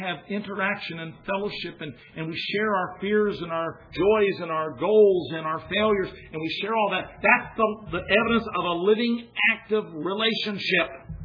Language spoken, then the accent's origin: English; United States; I'm as American as the rest of you, but this is foreign soil.